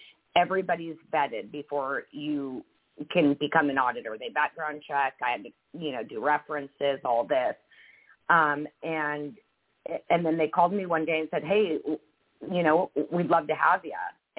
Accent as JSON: {"language": "English", "region": "Oregon", "country": "United States", "moved": "yes", "lives_now": "Arizona, United States", "said": "So originally I'm from Oregon and moved here 5 years ago to Arizona."}